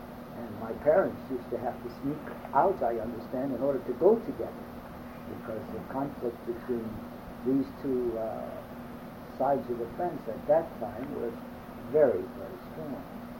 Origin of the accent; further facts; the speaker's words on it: Dayton, Ohio, United States; also born or lived in Springfield, Ohio; I was born in Springfield, Ohio, but we moved shortly thereafter to Dayton, Ohio.